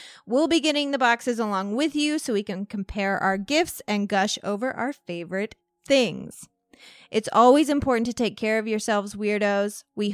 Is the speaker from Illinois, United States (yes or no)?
yes; Walnut Hill, Illinois, United States; This was growing up in Walnut Hill, Illinois.